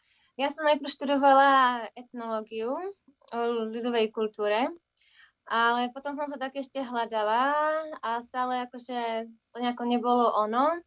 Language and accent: Slovak; Bystřice nad Pernštejnem, Vysočina Region, Czechia; Ja pochádzam z Bystrice nad Ternštejnem. To je také menšie mestečko, 50 km od Brna na sever. A tam som vlastne vyrastala, až kým som potom šla na výšku.